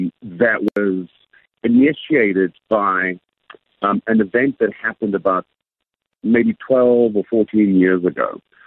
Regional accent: South Africa; I was at school with him when he used to play rugby growing up in South Africa.

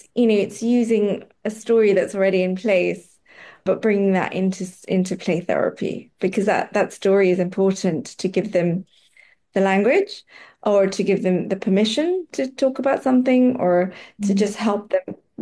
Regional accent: Kenya; I grew up in Kenya, so not far from South Africa

